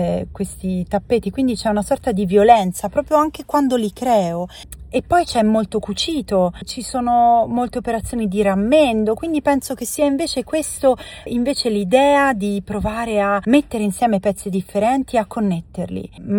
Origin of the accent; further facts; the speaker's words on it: Ukraine; born there; Italian is a second language; Io sono nata nell'Unione Sovietica, che era l'Ucraina, e oggi cos'è l'Ucraina?